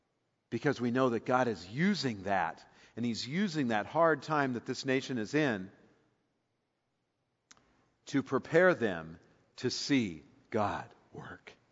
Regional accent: Bakersfield, California, United States; I mean, I grew up in Bakersfield, and that's nothing compared to what they had to deal with.

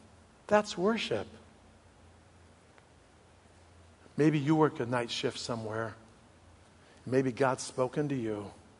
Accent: Eureka, Illinois, United States; I grew up in Eureka, Illinois. That was pretty small. But we were the big city.

